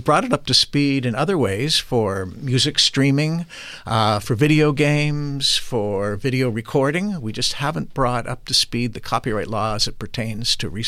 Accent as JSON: {"language": "English", "country": "Canada", "lives_now": "United States", "said": "I'm a guest in this country as a Canadian"}